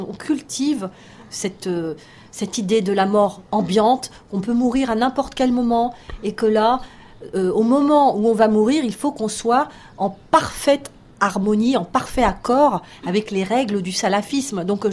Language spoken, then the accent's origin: French; France; J'ai grandi en France, j'ai étudié en France, j'ai la culture française.